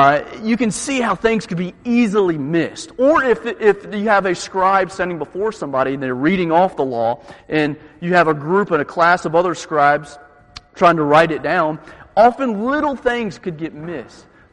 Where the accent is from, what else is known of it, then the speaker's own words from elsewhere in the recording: Georgia, United States; I grew up in South Georgia, about Austin, kind of the Bible Belt area, I would say.